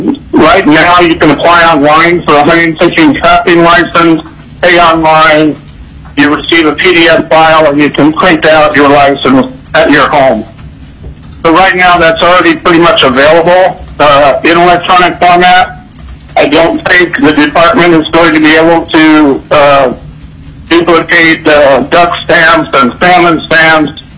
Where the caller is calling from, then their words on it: Fairbanks, Alaska, United States; I'm the Executive Director of Resident Hunters of Alaska. I'm calling from Fairbanks today for my organization.